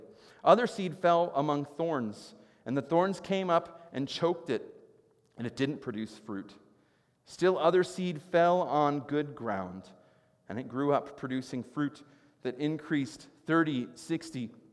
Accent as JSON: {"language": "English", "region": "Midwest", "country": "United States", "tie": "born or raised there", "said": "I grew up in the Midwest. I couldn't help it."}